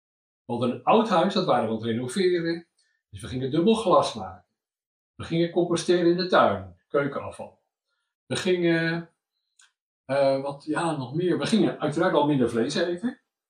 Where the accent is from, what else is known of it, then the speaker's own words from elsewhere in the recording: Holland, Netherlands; now in Brabant, Netherlands; Ik ben in feite een migrant. Ik kom uit Holland en ik woon al heel lang in Brabant. Ik kwam hier met 2 kleine kindjes en een pleegzoontje.